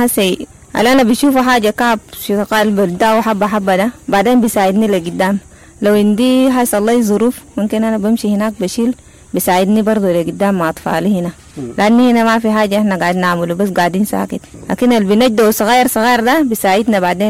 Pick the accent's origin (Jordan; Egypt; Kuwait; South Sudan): South Sudan; من جنوب السودان.